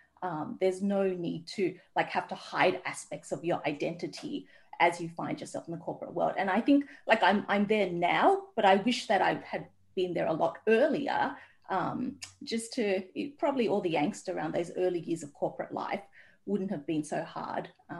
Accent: Australia; I did start life out in a refugee camp. But I think some of the things that happened between like the refugee camp and growing up in Australia is, you know, quite different, and being poor and being a refugee

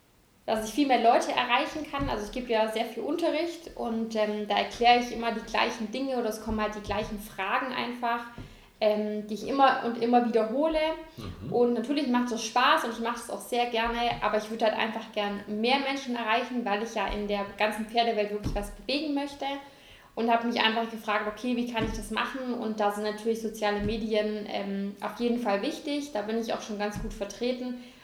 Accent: Stuttgart, Baden-Württemberg, Germany; Ich komme aus Stuttgart, genau, und bin auch immer wieder mal im Stuttgarter Raum umgezogen, aber da komme ich ursprünglich her

